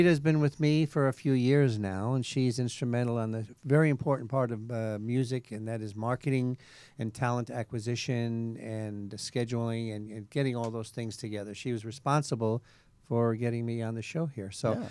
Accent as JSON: {"language": "English", "town": "New York City", "region": "New York", "country": "United States", "tie": "born or raised there", "said": "New York. That's right. New York City. I'm a boy from New York. I was born and raised there. Spent the first 25 years of my life there."}